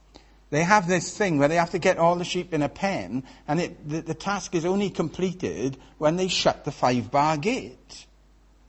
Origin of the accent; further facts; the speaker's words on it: Wales, United Kingdom; accent: Welsh; When I say pastor, people always think about food. That's my Welsh accent.